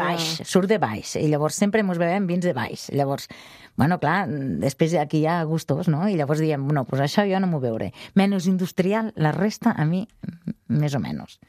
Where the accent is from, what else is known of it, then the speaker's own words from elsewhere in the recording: Catalonia, Spain; I quan vaig arribar a Barcelona, vaig dir, merda, això no és casa, si jo sóc del Priorat.